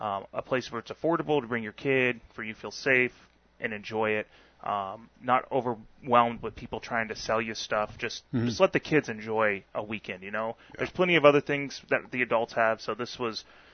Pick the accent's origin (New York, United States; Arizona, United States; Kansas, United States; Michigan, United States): Arizona, United States; Phoenix; You know, growing up I grew up in Phoenix.